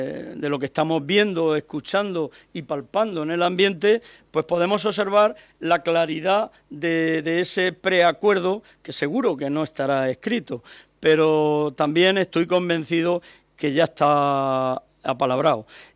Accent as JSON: {"language": "Spanish", "town": "Calasparra", "region": "Region of Murcia", "country": "Spain", "said": "Yo que vengo de ser alcalde, en mi pueblo, en mi municipio, en Calasparra"}